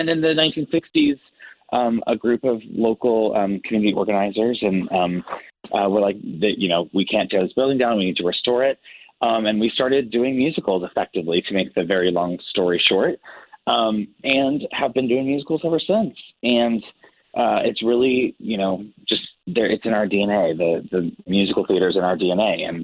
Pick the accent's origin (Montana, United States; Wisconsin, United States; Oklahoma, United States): Oklahoma, United States; Tulsa; I'm from Tulsa, Oklahoma originally.